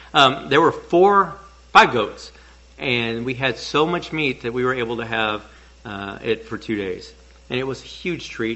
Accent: Nigeria; I said, well, like I said, I'm Nigerian.

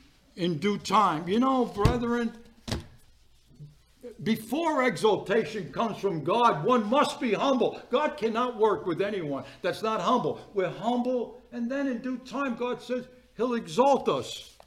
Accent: Brooklyn, New York, United States; And I grew up in Brooklyn, two-story building. Downstairs, my dad had his the shop.

